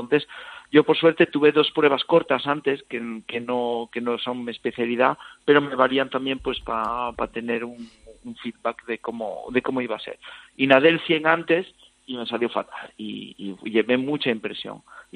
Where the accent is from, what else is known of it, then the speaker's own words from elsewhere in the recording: Navia, Asturias, Spain; Soy de Navia.